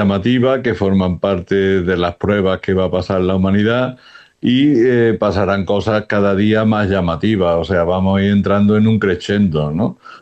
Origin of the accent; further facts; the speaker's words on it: South, Spain; España es una tierra de calor, es una tierra caliente y sobre todo el sur, que es de donde yo soy, ¿no?